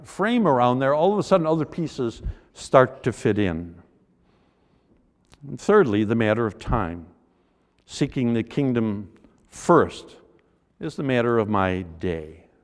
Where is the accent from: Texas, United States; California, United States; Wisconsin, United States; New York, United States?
New York, United States; I grew up in Western New York, not too far from the Niagara River